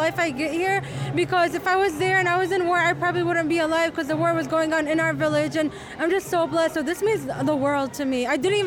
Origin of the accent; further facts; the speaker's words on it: United States; I'm just as American.